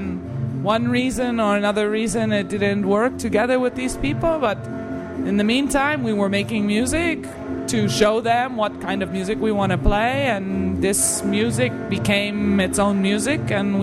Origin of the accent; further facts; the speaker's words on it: Washington, District of Columbia, United States; born there; now in Czech Republic; I was born in Washington, D.C., in the United States.